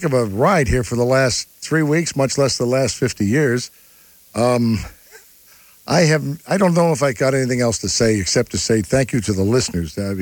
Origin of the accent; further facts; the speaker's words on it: Buffalo, New York, United States; since my return to my hometown of Buffalo.